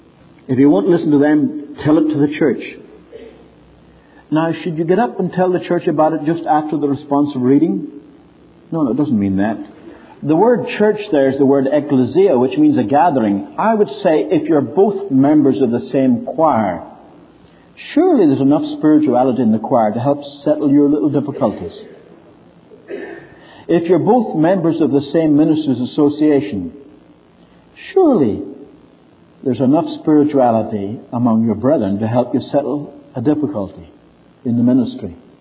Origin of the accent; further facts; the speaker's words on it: Ireland; Now, I'm Irish. What are the Irish noted for? Good humor and bad temper.